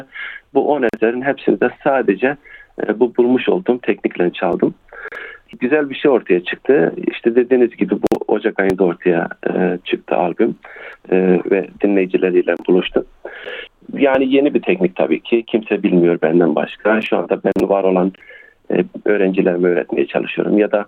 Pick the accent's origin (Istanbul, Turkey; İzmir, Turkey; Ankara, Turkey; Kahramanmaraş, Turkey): Kahramanmaraş, Turkey; Elbistan; Ben 1977 yılında Maraş'ın Elbistan ilçesinde doğmuşum. Elbistan'da da Alevi dedelerin yoğun yaşadığı bir bölge olduğu için orada yetişmişim